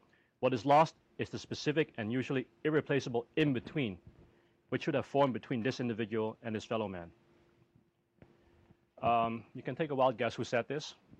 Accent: Netherlands; Being an immigrant myself, or a child of an immigrant at least, this was sort of very sobering, especially when I was raised in Holland

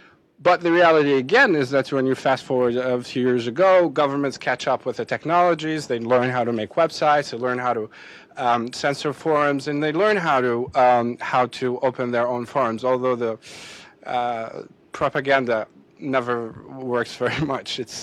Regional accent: Syria; I grew up in Syria, where the leader, Assad, aside from meeting him personally, I was meeting him actually every day in my copybook and my classroom

